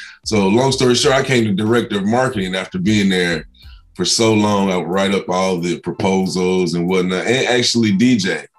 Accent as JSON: {"language": "English", "town": "Atlanta", "region": "Georgia", "country": "United States", "tie": "born or raised there", "also_born_or_lived": "Cleveland, United States", "said": "And so being from Atlanta, well, I was born in Cleveland, but I've been down here since I was 6 or whatever. So being an ATLian"}